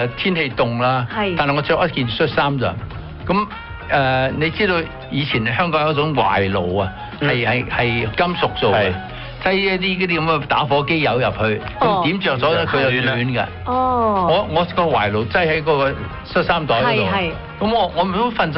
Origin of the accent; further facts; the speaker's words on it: Guangdong, China; also born or lived in Shanghai; 我因為我本身係廣東人嚟嘅。